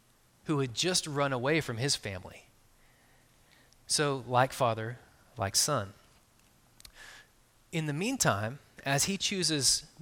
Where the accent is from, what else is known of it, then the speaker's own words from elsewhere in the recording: Texas, United States; I'm East Texan in my core, and so … is going to come out, okay?